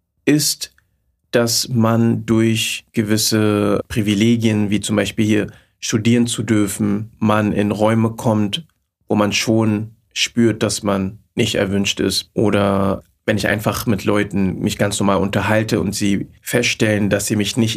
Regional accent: Berlin, Germany; Tatsächlich bin ich in Berlin-Neukölln aufgewachsen. Da bin ich geboren und da war es damals schon, so wie heute auch, sehr multikulturell.

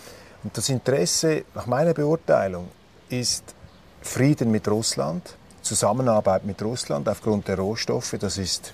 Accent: Switzerland; ich bin Schweizer

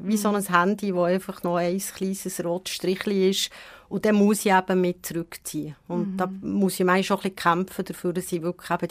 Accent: Bern, Switzerland; accent: Bernese; ist ein bisschen stellvertretend einfach für unseren Berner Dialekt, für unsere wunderbare Mundartmusik, die wir haben.

